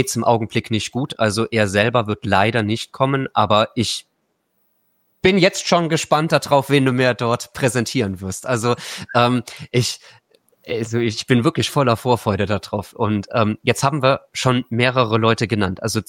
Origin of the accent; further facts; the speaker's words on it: Trier, Rhineland-Palatinate, Germany; ich komme ja ursprünglich aus Trier.